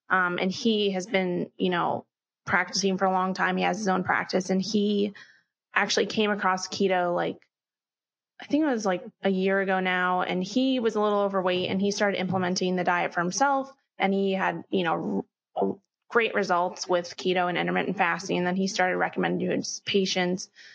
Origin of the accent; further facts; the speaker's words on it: Manhattan, New York, United States; everybody always asks me that question. Like, what is it like growing up in Manhattan? I'm like, well, I didn't know anything else.